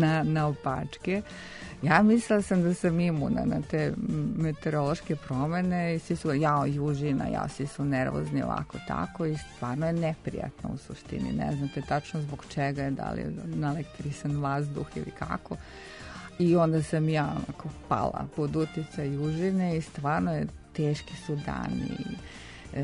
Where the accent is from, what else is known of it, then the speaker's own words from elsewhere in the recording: Belgrade, Serbia; Ja sam odrasla u kući u Beogradu